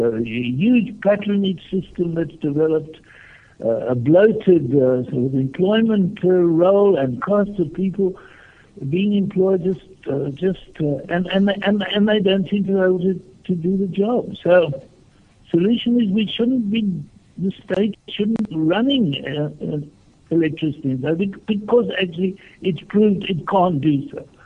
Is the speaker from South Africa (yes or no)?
yes; South Africa; So it upsets me as a South African loyalist to see the trouble we got into with Eskom.